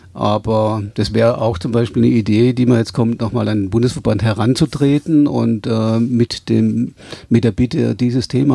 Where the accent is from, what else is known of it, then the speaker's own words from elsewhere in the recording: Reutlingen, Baden-Württemberg, Germany; im Raum Reutlingen, wo ich herkomme